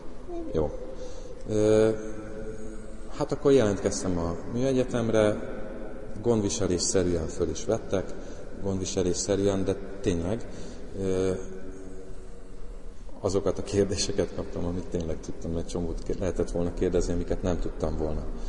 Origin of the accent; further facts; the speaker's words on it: Budapest, Hungary; born there; Itt születtem Budapesten, Óbudán, illetve Újlakon, egy teljesen átlagos családban, egy bátyám van.